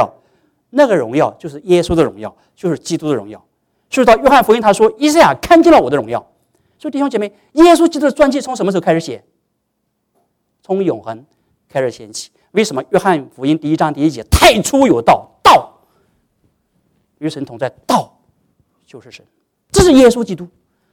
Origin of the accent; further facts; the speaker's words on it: Shanghai, China; now in United States; 你从哪儿来？我从中国来